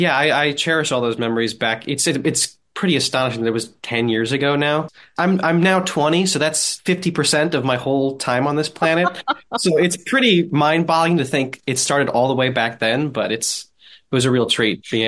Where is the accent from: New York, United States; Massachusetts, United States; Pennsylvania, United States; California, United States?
New York, United States; Manhattan; luckily, I grew up in Manhattan, and there's a lot of great resources in New York for seeing these films in theaters.